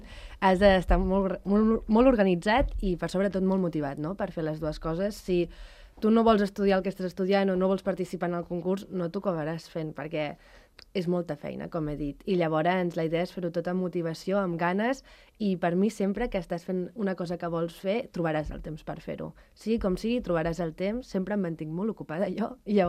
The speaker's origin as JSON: {"language": "Catalan", "region": "England", "country": "United Kingdom", "said": "sóc anglesa."}